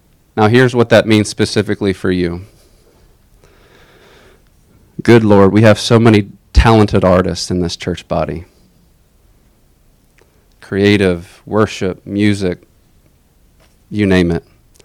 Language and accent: English; Shenandoah, United States; I grew up in Shenandoah.